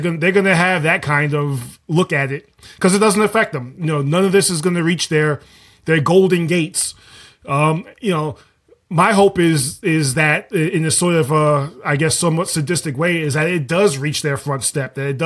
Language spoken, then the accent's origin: English; New York, United States; Well, I'm born and raised in the People's Republic of New York. I remember when it wasn't the People's Republic of New York, so I have fond memories of growing up and playing outside